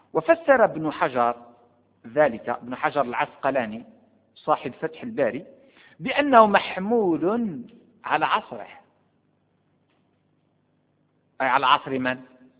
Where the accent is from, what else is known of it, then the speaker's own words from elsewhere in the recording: Morocco; هذا الكتاب مطبوع عندنا في المغرب طبعة وزارة الأوقاف والشؤون الإسلامية،